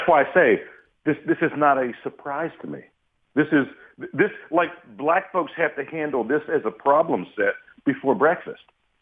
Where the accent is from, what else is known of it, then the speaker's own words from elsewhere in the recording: Pittsburgh, Pennsylvania, United States; I grew up in Homewood.